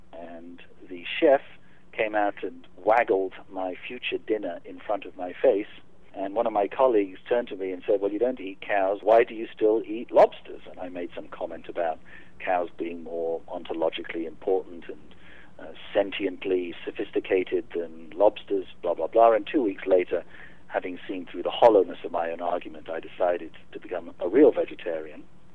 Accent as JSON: {"language": "English", "country": "United Kingdom", "said": "colonialism and identification of myself as a British person"}